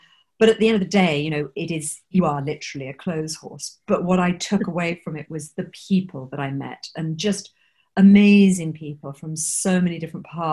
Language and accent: English; England, United Kingdom; also born or lived in island; I grew up in the English countryside. I then lived only part, very small part of my life in cities. I'm not a city person at all. And then for 25 years on an island.